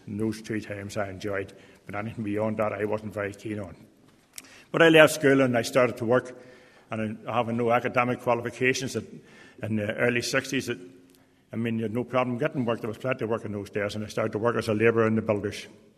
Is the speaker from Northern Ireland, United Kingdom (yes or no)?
yes; Carryduff, Northern Ireland, United Kingdom; born there; I come from County Down. I was born in a place called Kerryduff, or Drumalig, Kerryduff.